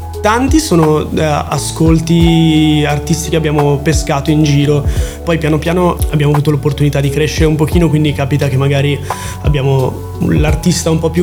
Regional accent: Varese, Lombardy, Italy; now in Milan, Italy; noi siamo tutti di Varese, ma non ci siamo trovati a Varese, okay. Ci siamo trovati a Milano per caso

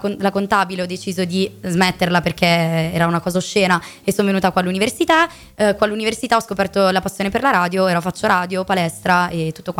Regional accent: Buccinasco, Lombardy, Italy; Buccinasco.

